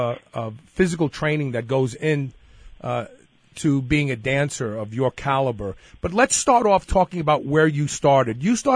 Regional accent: Brooklyn, New York, United States; I come from Brooklyn. We had a lot of Russian people, a lot of Ukrainian people there.

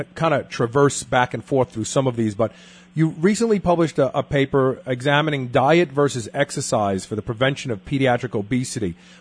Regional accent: Brooklyn, New York, United States; I was a product of PAL, the Police Athletic League, when I grew up in Brooklyn

